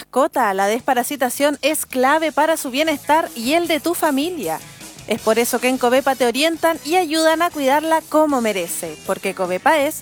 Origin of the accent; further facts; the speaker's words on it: Antofagasta, Chile; born there; also born or lived in Santiago / Coquimbo; now in Valdivia, Chile; Coquimbo. Directamente desde Coquimbo. O sea, yo nací en otro lado, yo nací en Antofagasta, también viví en Santiago, pero el último lugar donde viví fue Coquimbo y de ahí me vine a Valdivia.